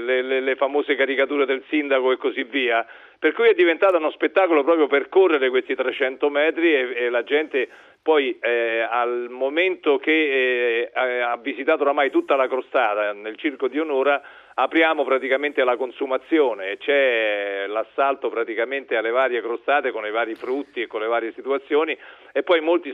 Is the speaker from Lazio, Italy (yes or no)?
yes; Rome, Lazio, Italy; io sono romano e vengo da Roma, abito a Roma, ho ancora una casa a Roma